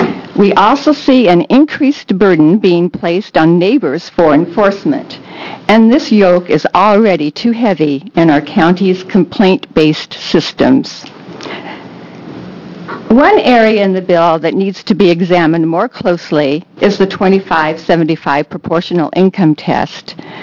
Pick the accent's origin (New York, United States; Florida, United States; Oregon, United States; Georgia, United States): Oregon, United States; Hillsboro; from Hillsboro, Oregon.